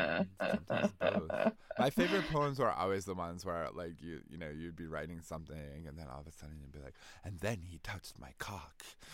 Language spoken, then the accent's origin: English; Massachusetts, United States; growing up in Massachusetts, I was dragged to and off Red Sox games